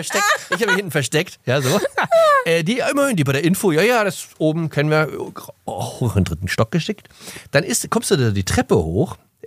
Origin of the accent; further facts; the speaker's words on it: Hamburg, Germany; Meine Heimatstadt.